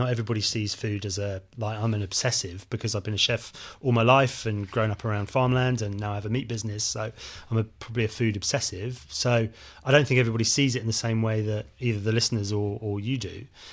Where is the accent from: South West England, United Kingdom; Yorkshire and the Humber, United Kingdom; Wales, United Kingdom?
South West England, United Kingdom; When I was a kid growing up in Devon, we had a livestock market in the local town.